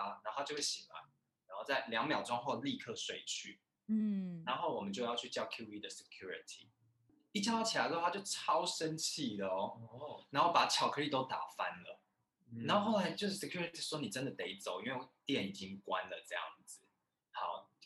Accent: Taiwan; 然后我们台湾人常常会怪说印度人有印度口音，但其实欧洲人也有欧洲口音，台湾人也有台湾口音

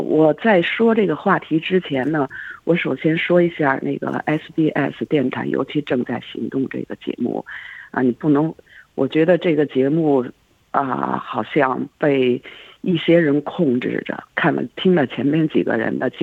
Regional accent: Beijing, China; moved away as an adult; now in Australia; 我是北京人，我在北京生活，我见证过六四

